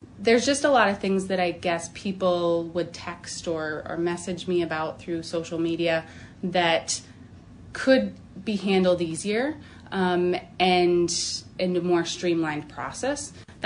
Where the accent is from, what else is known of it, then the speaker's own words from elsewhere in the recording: Hitchcock, South Dakota, United States; So I grew up close to Huron in Hitchcock, and so this is my hometown, I would say.